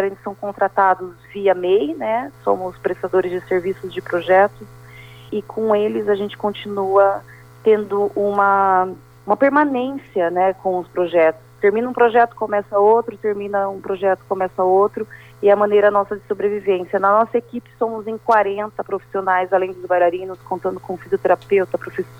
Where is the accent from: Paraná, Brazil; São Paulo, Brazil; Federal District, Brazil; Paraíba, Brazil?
Paraná, Brazil; Umuarama; Eu sou de Umuarama, nasci aqui no Paraná, fui embora para Curitiba em 2002, vim das danças urbanas